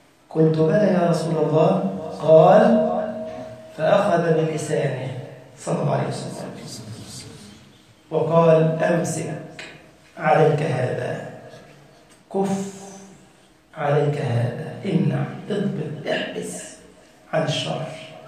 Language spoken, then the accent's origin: Arabic; Egypt